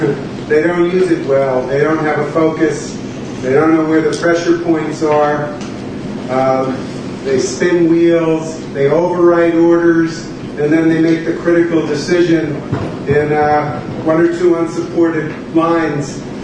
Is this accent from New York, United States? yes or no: yes; Bronx, New York, United States; born there; I was born in the Bronx, I went to City College, I love New York. New York is not the real world.